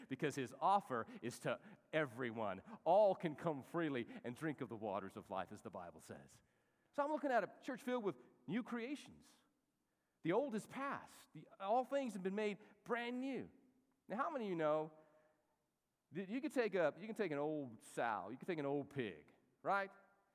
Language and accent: English; Albuquerque, New Mexico, United States; you know, I'm from Albuquerque, and so I know Albuquerque.